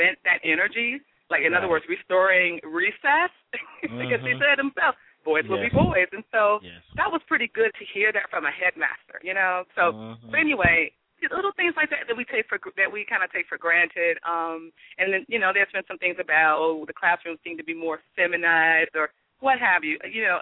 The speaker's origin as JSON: {"language": "English", "town": "Detroit", "region": "Michigan", "country": "United States", "said": "Well, first of all, we are from Detroit, Michigan."}